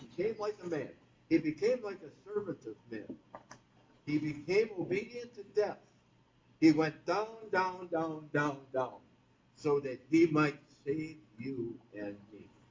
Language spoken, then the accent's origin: English; Sheboygan, Wisconsin, United States; when I was growing up in Sheboygan